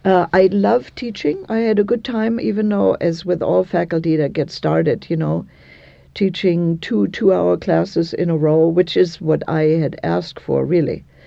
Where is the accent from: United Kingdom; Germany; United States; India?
Germany; English is a second language; I'm sorry, but I come from Germany and you don't call me by my first name.